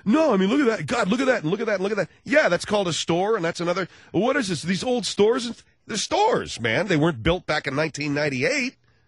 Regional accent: Arcadia, California, United States; this will be a great opportunity for you guys to see my hometown of Arcadia.

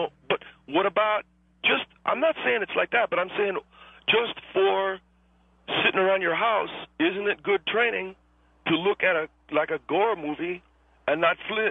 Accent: Monterey Park, California, United States; I'm 19 years old. I come from Monterey Park, California.

